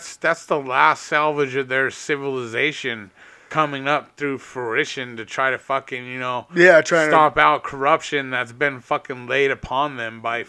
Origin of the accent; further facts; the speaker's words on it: Denver, Colorado, United States; And I'm from Denver. I never been to Hawaii, dog.